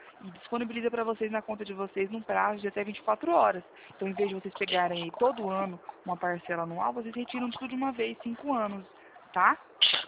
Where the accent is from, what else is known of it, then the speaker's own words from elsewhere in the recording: Presidente Prudente, São Paulo, Brazil; Eu sou daqui de Presidente Prudente, interior de São Paulo.